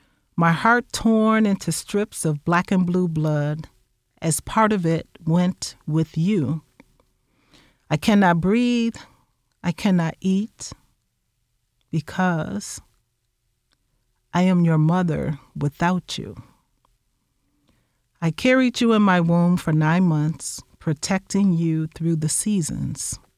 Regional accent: Chicago, Illinois, United States; now in Champaign, United States; My family is here in Champaign, but we're also from Chicago. Actually, my parents migrated from the South.

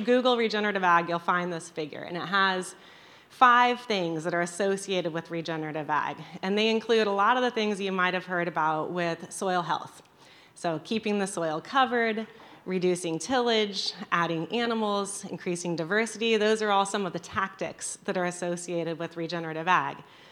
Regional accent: Illinois, United States; And I'm from Illinois, I grew up near here

